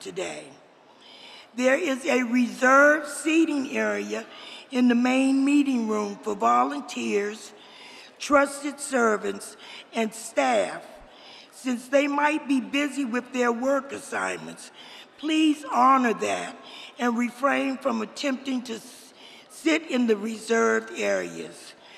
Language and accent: English; Washington, District of Columbia, United States; I'm from Washington, D.C., and I want to welcome everyone to my city.